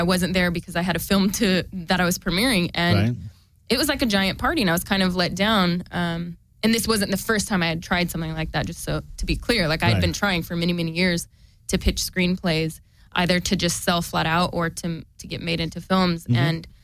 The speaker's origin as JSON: {"language": "English", "town": "Sacramento", "region": "California", "country": "United States", "tie": "born or raised there", "said": "I grew up in Sacramento."}